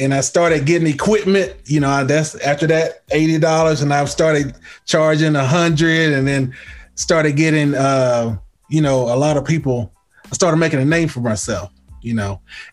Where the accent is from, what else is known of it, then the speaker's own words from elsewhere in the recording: Oak Ridge, Tennessee, United States; now in Spartanburg, United States; I'm from Oak Ridge, Tennessee, born and raised, 865 till I die. But I reside in Spartanburg, South Carolina right now. I've been here since 2007.